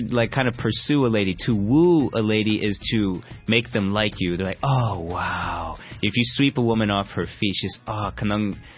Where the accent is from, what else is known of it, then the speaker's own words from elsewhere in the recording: Washington, District of Columbia, United States; I think this term is common in cities like New York or my hometown, D.C.